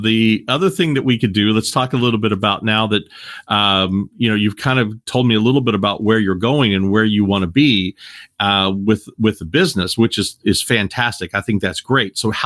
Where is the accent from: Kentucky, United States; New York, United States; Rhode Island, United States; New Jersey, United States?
Kentucky, United States; accent: twang; I was born and raised in Kentucky. So I have a little bit of that twang that comes out every once in a while.